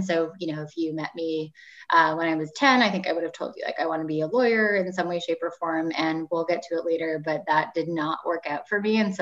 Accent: Boston, Massachusetts, United States; born there; Yeah, so I was born in Boston, which is funny because I'm back here now

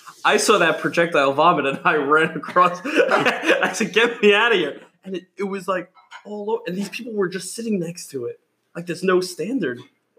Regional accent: New York City, New York, United States; a New Yorker.

